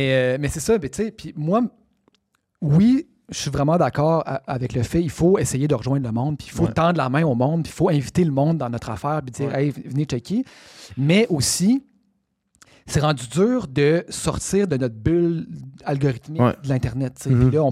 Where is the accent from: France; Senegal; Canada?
Canada; Quebec; moi, j'ai grandi au Québec, mais j'ai jamais vraiment écouté de musique